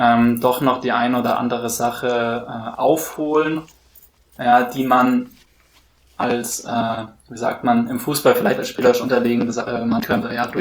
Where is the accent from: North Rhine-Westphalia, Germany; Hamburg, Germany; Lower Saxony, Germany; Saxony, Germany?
Hamburg, Germany; born there; ich bin in Hamburg geboren ursprünglich, ich bin ein großer HSV-Fan